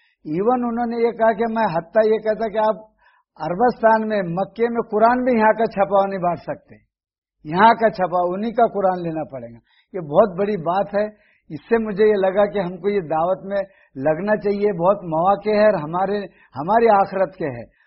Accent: Pune, Maharashtra, India; اور میرا تعلق پونا سے ہے اور میں بمبئی ٹیم کا ایک حصہ ہوں.

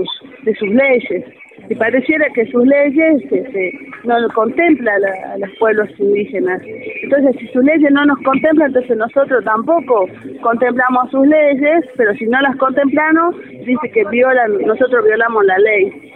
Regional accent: Argentina; A nosotros siempre nos hablan de igualdad, de que de somos argentinos, ¿no?

